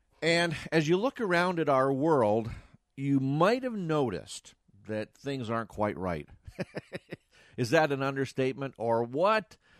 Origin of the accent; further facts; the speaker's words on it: Canada; But I'm a Canadian. What do Canadians have to talk about but the weather?